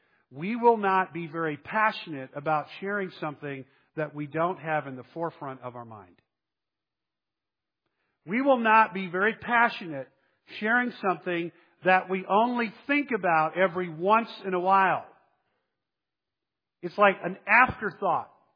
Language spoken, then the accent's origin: English; Texas, United States; I grew up in Texas, and I have been to a number of different churches over the years